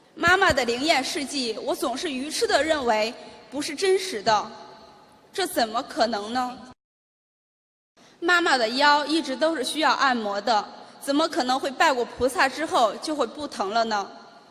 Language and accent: Chinese; Henan, China; 我来自中国河南，今年20岁